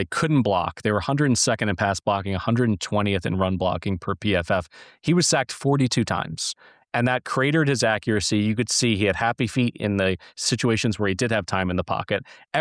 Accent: Pennsylvania, United States; Growing up in Pennsylvania, they could never shut up about Villanova winning the 85 national championship.

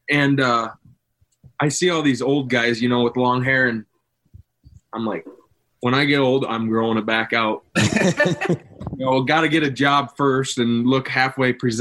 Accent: Iowa, United States; I'm from right here in Mobile, Iowa.

